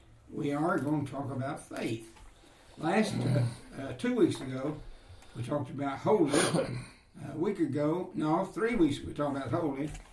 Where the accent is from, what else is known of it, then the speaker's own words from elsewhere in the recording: Gordo, Alabama, United States; But I am from Gordo